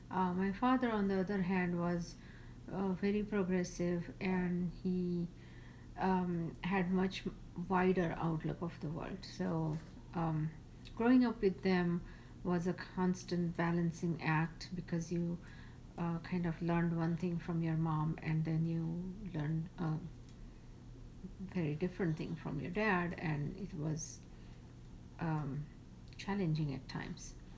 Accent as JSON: {"language": "English", "town": "Mumbai", "region": "Maharashtra", "country": "India", "tie": "born or raised there", "said": "Well, my childhood was in India. I grew up in Mumbai, the economic capital of India."}